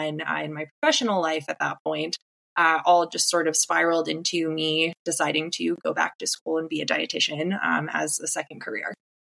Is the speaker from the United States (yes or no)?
yes; Appalachia, United States; moved away as an adult; I grew up in Appalachia, hiking all the time on the AT. And I moved to Colorado after college